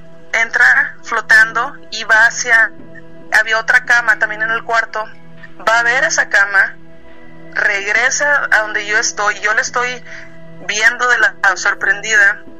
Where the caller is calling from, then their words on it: San Antonio, Texas, United States; Muy buenas noches. … de San Antonio, Texas.